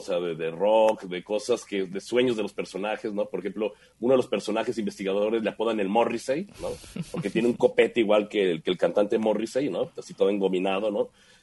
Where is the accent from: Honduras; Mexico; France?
Mexico